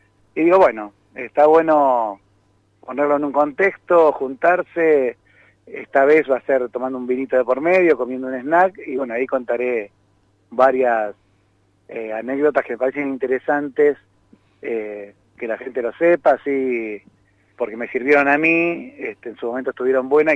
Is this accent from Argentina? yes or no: yes; Buenos Aires, Argentina; los que venimos de Buenos Aires, que vemos todo el día edificios, ruido, cemento.